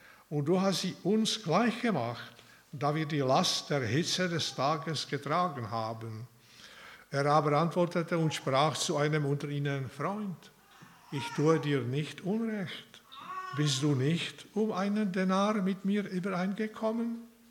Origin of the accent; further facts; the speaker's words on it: Czechia; Mindestens bei uns zu Hause in Tschechien, da werde ich schon am zweiten Tag, glaube ich.